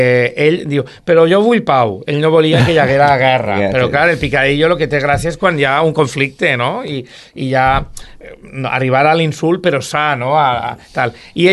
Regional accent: Valencian Community, Spain; Jo soc valencià, però ja fa 15 anys que estic arrelat aquí a les terres

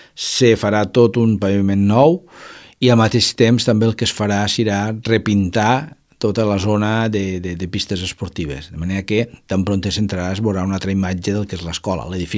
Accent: Roquetes, Catalonia, Spain; estem oberts perquè som ciutadans de Roquetes

